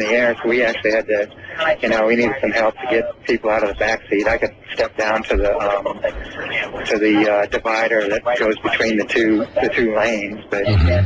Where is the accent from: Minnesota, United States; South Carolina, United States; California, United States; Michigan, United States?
Minnesota, United States; moved away as an adult; now in Houston, United States; Well, I am originally from Minnesota, and I actually graduated from the University of Minnesota, so I'm familiar with the area to some extent. But I have been living in Houston for 20 years.